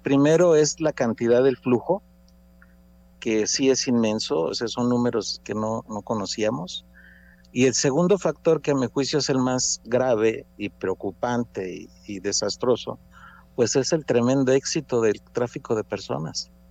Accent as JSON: {"language": "Spanish", "country": "Mexico", "said": "De esos 221,000, más de 80,000 somos mexicanos."}